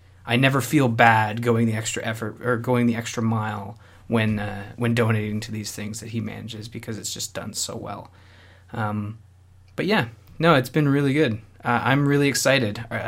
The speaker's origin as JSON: {"language": "English", "country": "Canada", "said": "this might even be just a wake-up call to those listeners who don't understand we're both Canadian."}